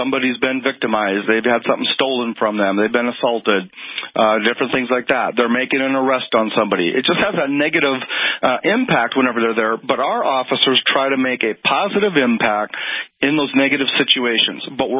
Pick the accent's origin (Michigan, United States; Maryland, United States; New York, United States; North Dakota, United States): North Dakota, United States; Bismarck; being born and raised in Bismarck, we've got a great community, just like Fargo does